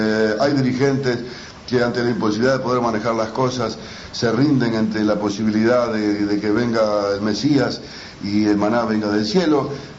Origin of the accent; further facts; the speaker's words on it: Uruguay; porque si somos uruguayos en materia de fútbol tengo varias